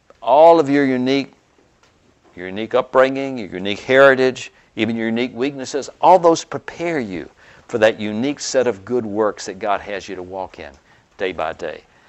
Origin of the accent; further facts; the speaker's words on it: Alabama, United States; I remember I went through a phase that I'm from Alabama. And I just yearned to return to my roots.